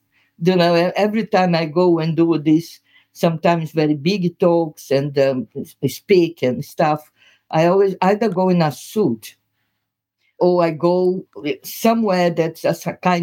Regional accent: Brazil; accent: Brazilian; English is a second language; My accent, okay? You guys there listening to it, you might have a bit of a problem to adjust your ear to this Brazilian accent.

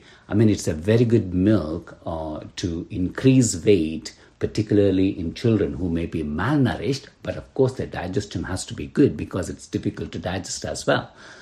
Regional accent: India; when I was growing up in India, going to a primary school in India

